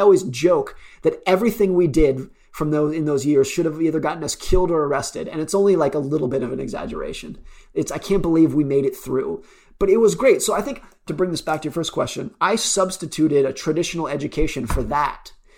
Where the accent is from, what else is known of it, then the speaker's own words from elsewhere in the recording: United States; If there's anything unique about my school years, I grew up around Lake Tahoe.